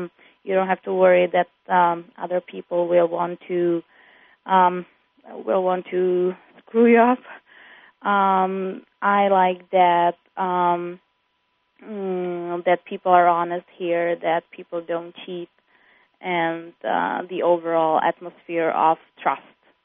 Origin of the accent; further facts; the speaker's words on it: Czechia; moved away as an adult; now in Peoria, United States; I come from the Czech Republic, which is located in Central Europe, and I came to the States to study Master in Business Administration, MBA, at Bradley University in Peoria, Illinois.